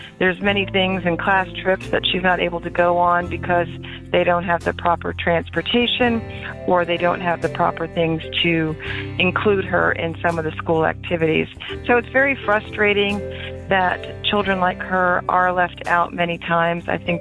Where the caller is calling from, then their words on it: Richmond, Virginia, United States; I'm calling from Richmond, Virginia.